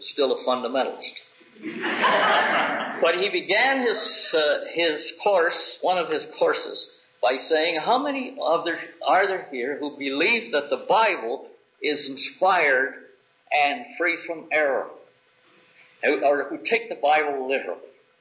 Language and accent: English; Calumet, Michigan, United States; born there; you would not come very near guessing that I was born in Calumet, Michigan.